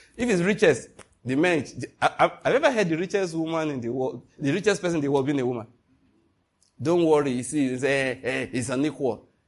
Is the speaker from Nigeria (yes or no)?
yes; Ondo, Nigeria; I went home to see my mom because the person, I'm from Ondo State, so I went to see my mom.